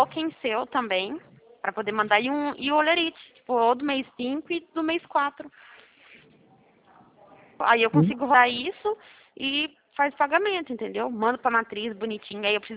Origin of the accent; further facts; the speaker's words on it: Americana, São Paulo, Brazil; eu sou do interior de São Paulo, em Americana.